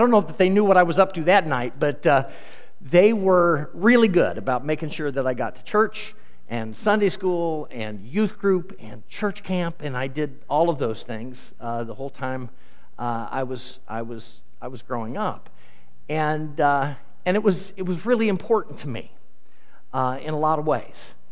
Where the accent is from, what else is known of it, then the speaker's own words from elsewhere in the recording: Des Moines, Iowa, United States; I grew up in the Christian Church Disciples of Christ in Des Moines, Iowa, at a place called Capitol Hill Christian Church.